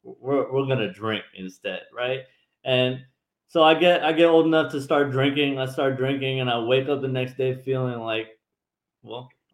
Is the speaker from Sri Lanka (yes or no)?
yes; Sri Lanka; So I grew up with my background, my culture, I'm from Sri Lanka.